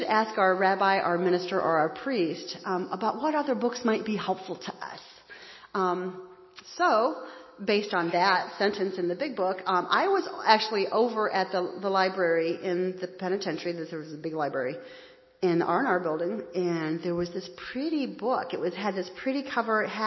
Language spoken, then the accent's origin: English; United States; we all had the same belief about God because that's the way that we grew up in the United States.